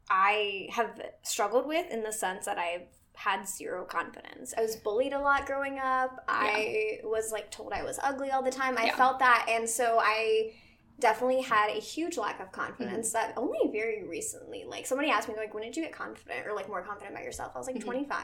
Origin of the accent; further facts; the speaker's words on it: Pakistan; I'll have one in, like, Pakistani clothes just to be, like, I am Pakistani.